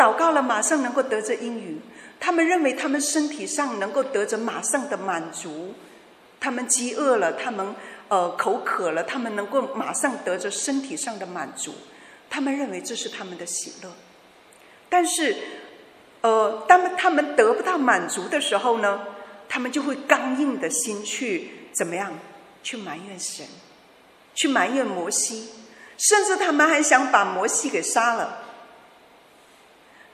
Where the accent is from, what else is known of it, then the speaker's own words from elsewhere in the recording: Guangxi, China; 在广西我是广西人啊